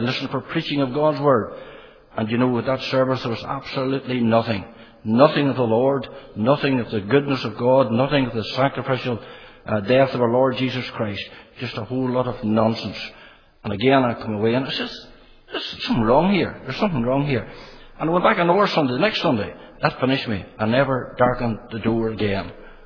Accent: Dungiven, Northern Ireland, United Kingdom; It was in the Presbyterian Church where I was brought up in Dungiven.

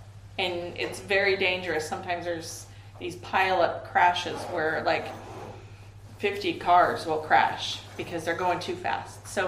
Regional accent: California, United States; I grew up in Central California in a valley called the San Joaquin Valley.

